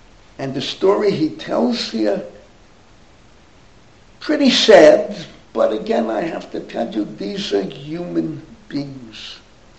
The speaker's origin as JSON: {"language": "English", "town": "New York City", "region": "New York", "country": "United States", "tie": "born or raised there", "said": "But growing up in the Bronx, these were poor people."}